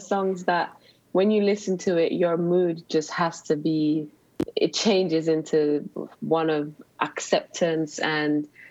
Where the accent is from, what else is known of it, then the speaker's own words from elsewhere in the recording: Westmoreland, Jamaica; I grew up in Westmoreland, which is the countryside, rural, very deep rural.